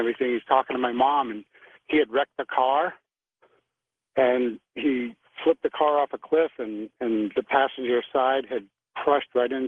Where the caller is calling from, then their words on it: Bolton, New York, United States; Bolton, New York.